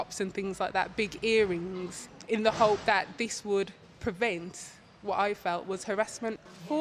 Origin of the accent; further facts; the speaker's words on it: United Kingdom; the fact that we're British, what does that say?